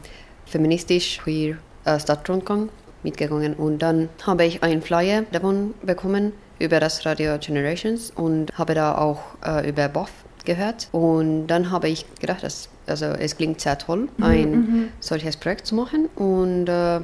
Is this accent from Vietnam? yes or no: no; Helsinki, Uusimaa, Finland; German is a second language; now in Tübingen, Germany; Ich bin hier als Austauschstudent und ich komme aus Helsinki Universität.